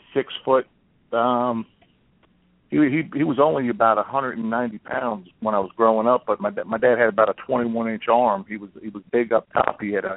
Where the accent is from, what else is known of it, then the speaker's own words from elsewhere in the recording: Highlands, New Jersey, United States; I grew up on the Jersey Shore in Highlands, New Jersey.